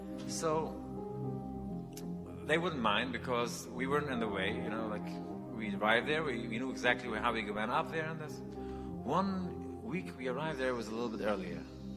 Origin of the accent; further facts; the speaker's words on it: Williamsburg, United States; I'm innocent from Williamsburg, straight there.